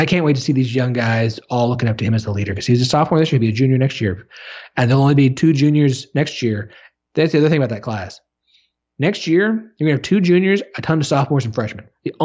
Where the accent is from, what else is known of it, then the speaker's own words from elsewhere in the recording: Tulsa, Oklahoma, United States; I grew up in Tulsa.